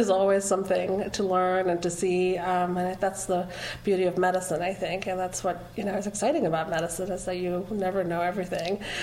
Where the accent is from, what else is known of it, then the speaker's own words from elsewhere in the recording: England, United Kingdom; moved away as an adult; also born or lived in Sri Lanka; now in Knoxville, United States; I was born in Sri Lanka. I lived in England growing up, and then came to the U.S. for college